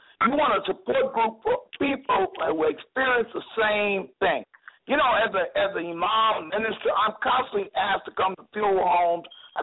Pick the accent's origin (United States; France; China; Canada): United States; Lynchburg, Virginia; I'm from Lynchburg, Virginia